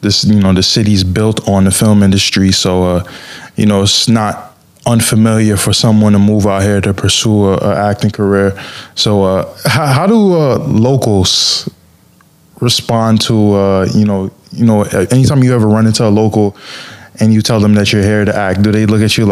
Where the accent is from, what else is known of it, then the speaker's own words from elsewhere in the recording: Spring Valley, New York, United States; New York. I'm from Spring Valley.